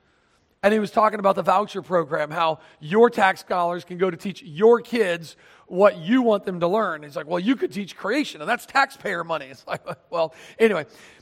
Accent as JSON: {"language": "English", "town": "Starke", "region": "Florida", "country": "United States", "tie": "born or raised there", "said": "in Florida, my home state, Stark, Florida."}